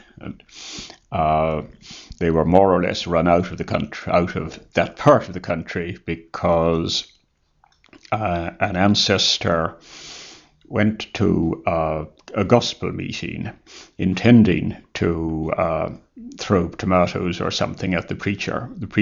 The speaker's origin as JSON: {"language": "English", "town": "Dublin", "region": "Leinster", "country": "Ireland", "tie": "born or raised there", "said": "We lived there for until I was 19, and then we moved just a little way up the hill to Ballyboden."}